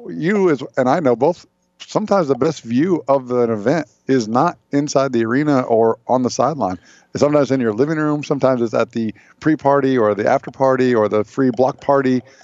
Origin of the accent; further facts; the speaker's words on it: Evansville, Indiana, United States; also born or lived in Denver; I mean, when I was in Indiana, I grew up in Evansville. We have nothing. No professional teams. I moved to Indianapolis.